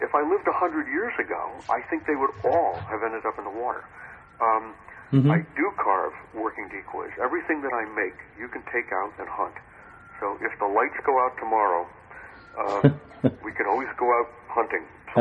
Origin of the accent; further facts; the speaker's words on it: New England, United States; now in Virginia, United States; Yeah, I grew up in New England. I've lived half my life here in Virginia, but I grew up in New England, and I just have New England sensibilities